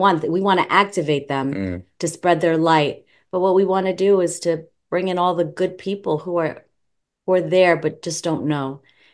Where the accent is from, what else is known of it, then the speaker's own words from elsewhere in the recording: United States; I'm going to say 6 feet because I'm American.